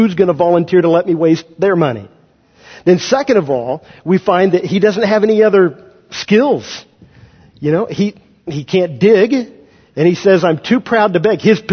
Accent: Kansas, United States; Where I grew up in Kansas, you would give someone the right to use your property.

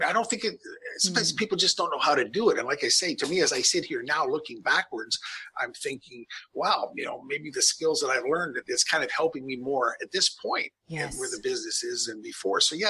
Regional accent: Canada; born there; I was born in Canada. I actually have an engineering degree from there

